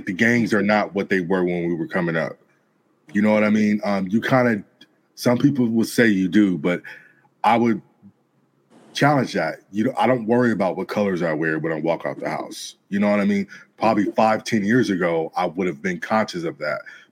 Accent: Gardena, California, United States; I'm over here now and I'm from South Bay, Gardena, Torrance. Okay. That was all up and down Crenshaw though my whole life.

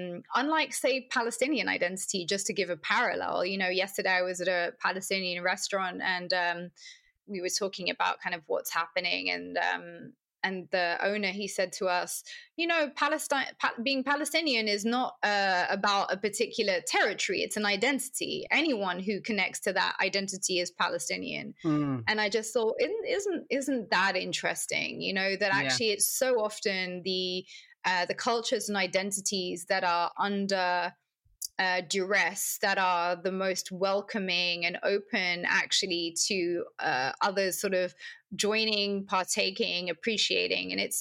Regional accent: London, United Kingdom; I think I've always thought of myself as a Londoner

